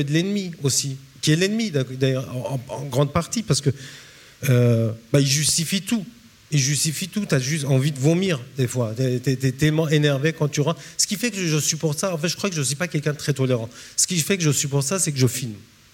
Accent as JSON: {"language": "French", "country": "France", "said": "oui, je viens de la France, mon père était communiste, ma mère aussi, je suis athée."}